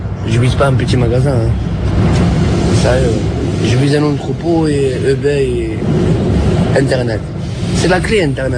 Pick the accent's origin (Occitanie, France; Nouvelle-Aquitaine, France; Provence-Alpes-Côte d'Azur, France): Provence-Alpes-Côte d'Azur, France; Marseille